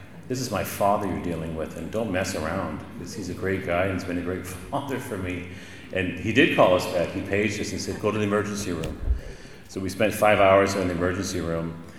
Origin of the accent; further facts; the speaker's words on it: Richland, Washington, United States; scares me because I grew up in Richland and that's where they built the plutonium for the bomb and everything.